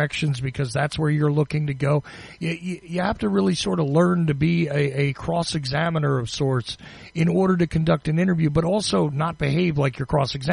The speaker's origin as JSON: {"language": "English", "region": "New Jersey", "country": "United States", "said": "and I was from New Jersey, all right? So I went to New York, Pennsylvania, places like that."}